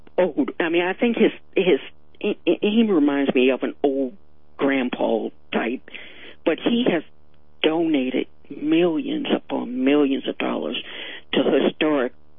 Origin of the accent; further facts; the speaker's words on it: West Virginia, United States; Maybe it's because I'm from West Virginia as well.